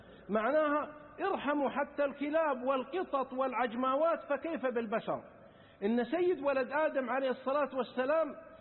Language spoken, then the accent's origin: Arabic; Saudi Arabia; من العلماء الآن والمشايخ عندنا في السعودية وفي غيرها